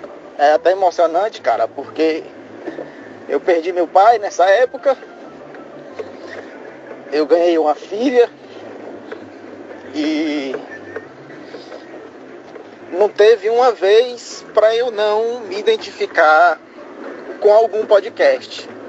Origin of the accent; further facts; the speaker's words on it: Teresina, Piauí, Brazil; eu sou de Teresina